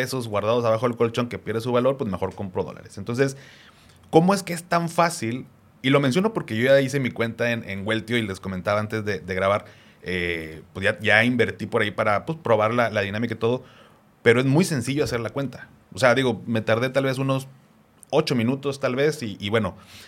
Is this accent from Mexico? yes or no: yes; Mexico; Siendo mexicano